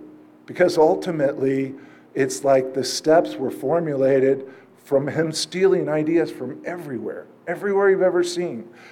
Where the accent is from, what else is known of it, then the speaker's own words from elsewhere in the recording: New Jersey, United States; also born or lived in New York; now in California, United States; We grew up in New Jersey for the most part, a little bit of New York, you know. And we came out to California, and that was just wonderful.